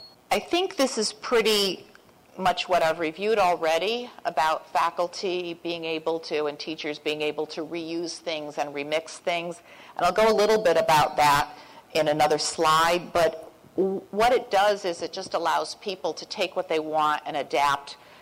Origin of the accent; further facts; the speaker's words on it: Connecticut, United States; born or raised there